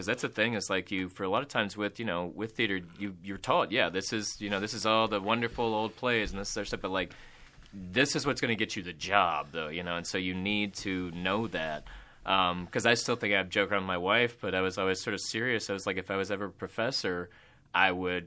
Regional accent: Mississippi, United States; Like, I'm from Mississippi, so anything, you know, any sort of that region. Although I can't do a Southern accent to save my life

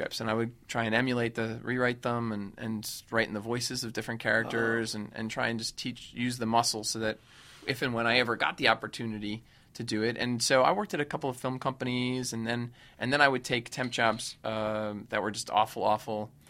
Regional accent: Rye, New York, United States; also born or lived in Suffern, New York; I was born in New York. In Suffern, New York, but I grew up in Westchester County mostly, in Rye, New York, right outside.

